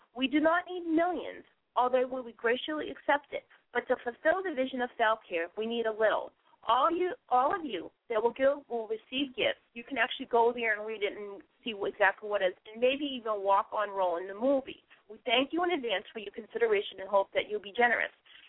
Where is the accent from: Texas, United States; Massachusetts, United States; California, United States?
Massachusetts, United States; accent: Boston; I don't want to get rid of my Boston accent.